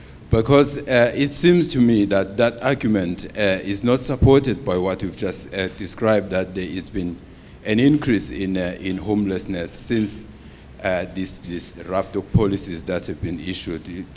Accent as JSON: {"language": "English", "town": "Chester", "region": "North West England", "country": "United Kingdom", "said": "from Chester."}